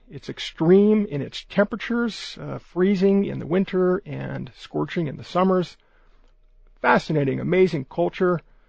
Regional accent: Philadelphia, Pennsylvania, United States; now in Tucson, United States; I'm from Philadelphia, originally.

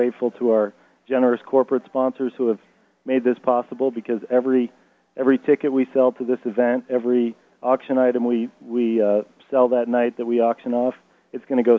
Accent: East Coast, United States; now in Arizona, United States; I come from more of an urban environment. I came from the East Coast out here

